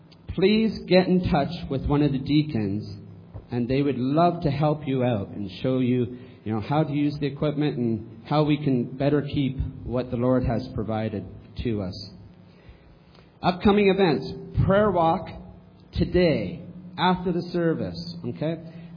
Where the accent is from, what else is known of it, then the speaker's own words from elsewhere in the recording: Canada; also born or lived in United States; If you can't remember … just remember, hey, Can-Am. Because I'm Canadian, American, you get it? Can-Am?